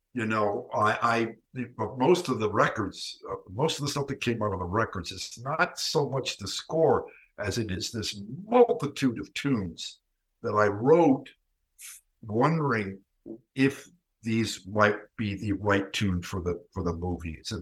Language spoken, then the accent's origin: English; New Jersey, United States; He was born in New Jersey, went to jail in New Jersey. And I'm from New Jersey.